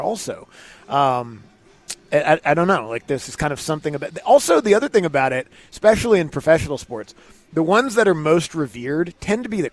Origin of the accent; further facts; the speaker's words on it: Seattle, Washington, United States; growing up in Seattle, the Kingdome was an absolute dump.